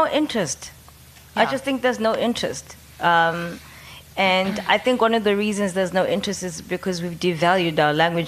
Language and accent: English; Soweto, Gauteng, South Africa; also born or lived in Cape Town; I come from Soweto. So I'm that black person that doesn't quite fit anywhere.